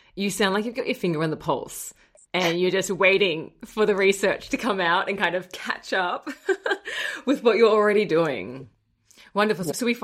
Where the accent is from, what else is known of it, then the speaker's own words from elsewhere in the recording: Australia; you're from New Zealand, I'm from Australia.